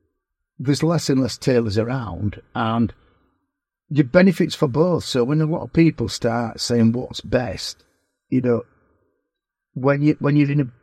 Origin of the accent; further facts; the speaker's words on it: Birstall, Yorkshire and the Humber, United Kingdom; born there; I was born in Birstall, which is probably 10 to 12 miles from Ellen Road.